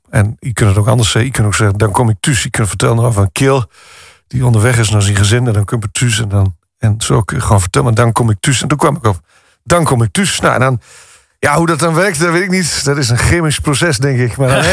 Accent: Netherlands; Ik kom ook uit zo'n dorp. Ik kom uit Heinoorn. Dat ligt naast Limmerveld.

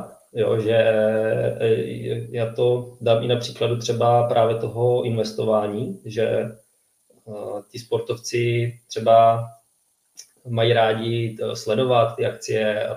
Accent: Brno, South Moravian Region, Czechia; U nás v Brně to tak prostě nějak se tam jako motalo.

